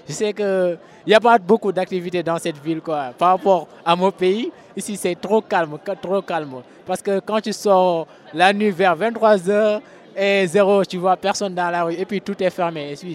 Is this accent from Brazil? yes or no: no; Senegal; Je suis de nationalité sénégalaise, je suis sénégalaise d'origine.